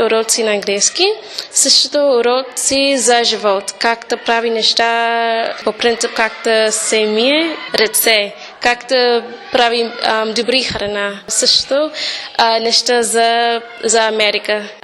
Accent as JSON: {"language": "Bulgarian", "town": "Chicago", "region": "Illinois", "country": "United States", "second_language": "Bulgarian", "said": "Аз съм от Шикаго, точно."}